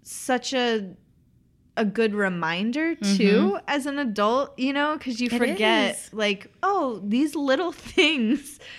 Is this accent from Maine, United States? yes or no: no; Tennessee, United States; I'm also from East Tennessee, which is where she's from.